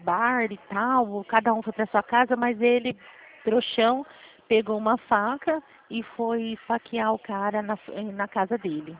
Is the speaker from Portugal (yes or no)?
no; Flora Rica, São Paulo, Brazil; E eu sou de Flora Rica.